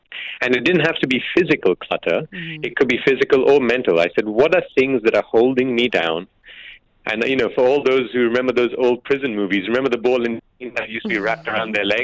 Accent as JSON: {"language": "English", "country": "Belgium", "tie": "born or raised there", "said": "I've grown up, I was born and raised in Belgium. I'm of Indian descent."}